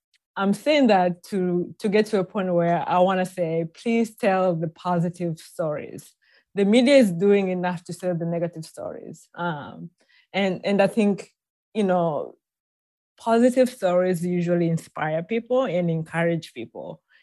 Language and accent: English; Tanzania; you know, I was born and raised in Tanzania